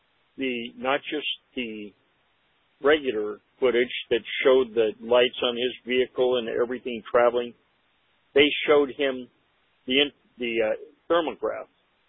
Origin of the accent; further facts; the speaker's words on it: Bronx, New York, United States; I'm from the Bronx. And at the same time, after I got out of the Air Force in the 70s